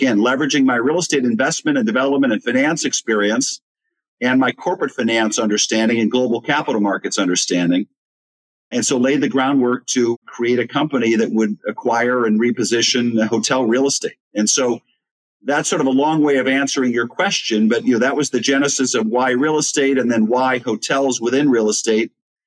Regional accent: Chicago, Illinois, United States; I grew up in Chicago area, and we've got sort of a great skyline and a lot of skyscrapers.

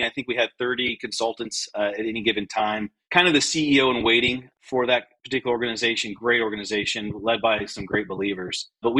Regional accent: Michigan, United States; I was growing up in Michigan and kind of seeing what he had to deal with.

